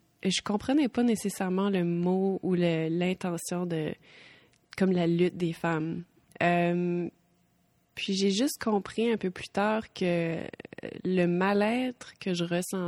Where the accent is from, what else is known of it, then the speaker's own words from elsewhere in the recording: Shippagan, New Brunswick, Canada; born there; Je suis née à Chupagan.